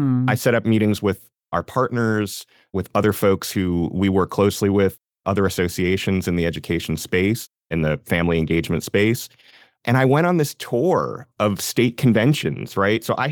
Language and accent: English; Connecticut, United States; now in Maryland, United States; I grew up with my mom being a PTA leader locally when I grew up in Connecticut.